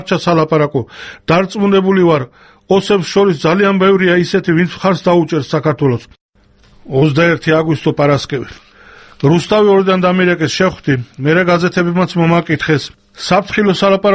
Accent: Chechnya, Russia; now in Georgia; ვილაპარაკებ ჩემ ჩეჩნეთზე და ჩემ საქართველოზე მე ჩეჩენი ვარ

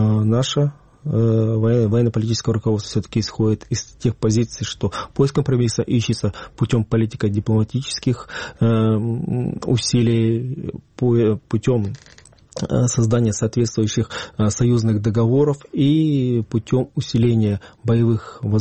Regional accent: Simferopol, Crimea, Ukraine; когда украинским станет Крым, Симферополь, мой родной город.

